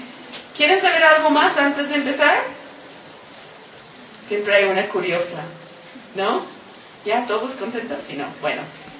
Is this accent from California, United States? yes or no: yes; Los Angeles, California, United States; born there; Yo nací en Los Ángeles. Tengo 41 años de conocer a Jesús como mi Mesías. Vengo de familia judía.